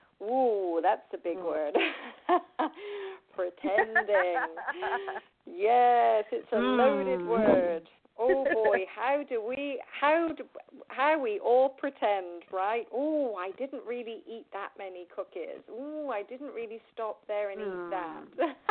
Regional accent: England, United Kingdom; now in United States; I became a U.S. citizen, but I'm still, you know, I have dual citizenship in England. Yes, I'm from England.

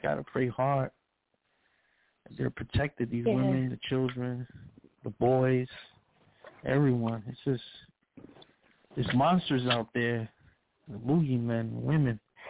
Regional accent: Brooklyn, New York, United States; Well, you know, I was raised in Brooklyn, New York, East New York.

